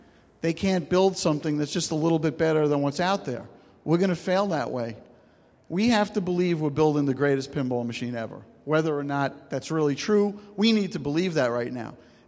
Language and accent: English; Brooklyn, New York, United States; I'm from Brooklyn, right? I'm a Brooklyn street operator.